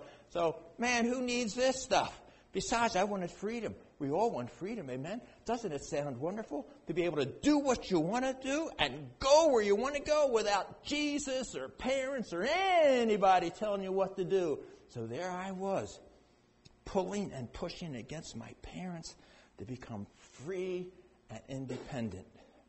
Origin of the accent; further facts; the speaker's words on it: Philadelphia, Pennsylvania, United States; moved away as an adult; Yeah, I grew up in Philadelphia. So we went 3,000 miles to California.